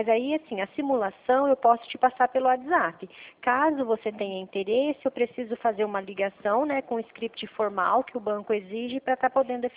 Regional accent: Presidente Prudente, São Paulo, Brazil; Aqui eu sou de Presidente Prudente, São Paulo

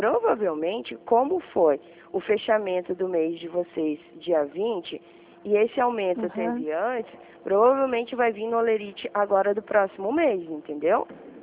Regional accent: Dourados, Mato Grosso do Sul, Brazil; No caso, eu trabalho aqui em Dourados. Eu sou de Dourados.

